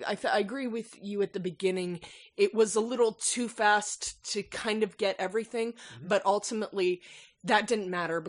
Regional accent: United States; it was very hard for me to be okay with being American, and that only kind of happened in the last couple of years.

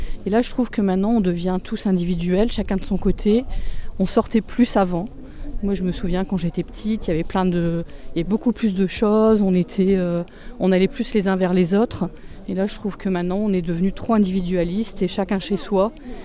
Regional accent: Biache-Saint-Vaast, Hauts-de-France, France; born there; J'ai 48 ans et je suis née à Biache.

